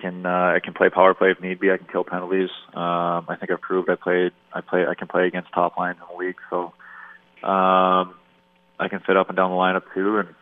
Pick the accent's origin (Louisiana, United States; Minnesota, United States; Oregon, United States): Minnesota, United States; Hermantown; now in Winnipeg, Canada; But I grew up in Hermantown, Minnesota, which is right outside of Duluth, Minnesota. When we moved to Minnesota, it was in the year 2000, 2001